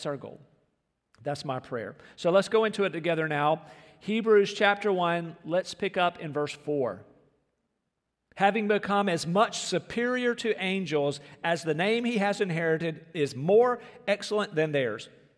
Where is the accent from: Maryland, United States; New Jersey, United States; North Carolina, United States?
North Carolina, United States; So I mentioned yesterday I had barbecue in North Carolina. I was back in my hometown and driving around